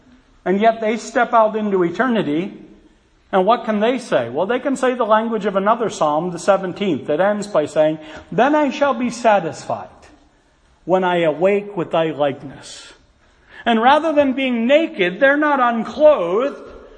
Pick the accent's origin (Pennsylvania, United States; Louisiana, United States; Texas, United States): Pennsylvania, United States; Philadelphia; But I come from Philly territory, so don't expect me to weep too much anyway.